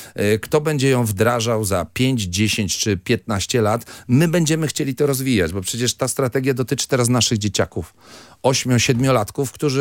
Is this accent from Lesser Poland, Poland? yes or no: no; Poznań, Greater Poland Voivodeship, Poland; ja jestem z Wielkopolski, Poznań